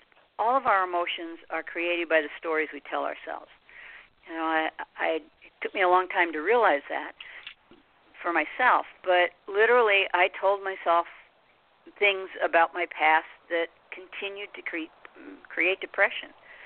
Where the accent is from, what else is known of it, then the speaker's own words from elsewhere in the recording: New York City, New York, United States; Okay. Well, I grew up in New York City, and from the get-go, I was an explorer. I used to sneak out at night as a young girl and just explore. And I grew up in the 50s, and it was very much, I lived right at the edge of the Bronx.